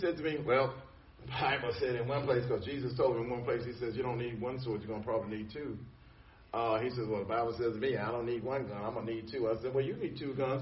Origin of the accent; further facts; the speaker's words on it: New Jersey, United States; born there; I was born in America. I was born in New Jersey. Been American all my life.